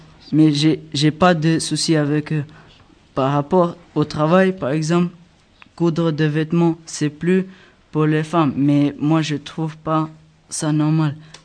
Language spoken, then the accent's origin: French; Albania; now in France; moi, je viens d'Albanie. Ça fait un an et demi que je suis en France.